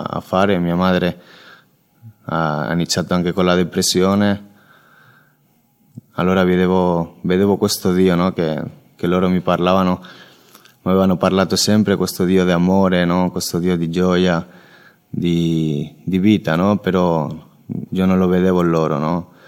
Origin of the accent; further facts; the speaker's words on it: Spain; Italian is a second language; anche io vengo dalla Spagna, ho 24 anni